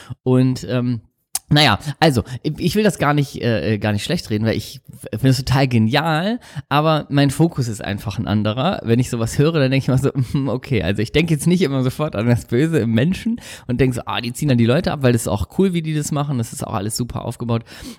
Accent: Hamburg, Germany; Hamburg ist ja meine Heimatstadt, das heißt, ich kenne mich gut genug aus

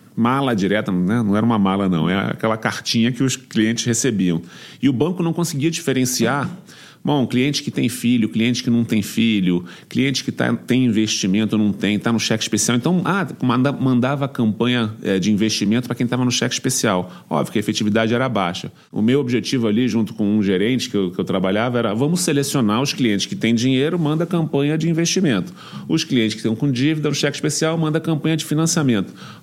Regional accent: Rio de Janeiro, Brazil; moved away as an adult; now in São Paulo, Brazil; Foi uma virada que eu fiz quando eu saí do Rio e vim morar em São Paulo com 22 anos.

